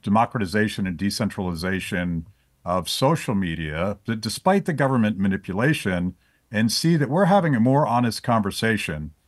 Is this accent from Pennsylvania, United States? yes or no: yes; Pennsylvania, United States; I'm mostly just from Western Pennsylvania, where that is the only appropriate way to cook a steak.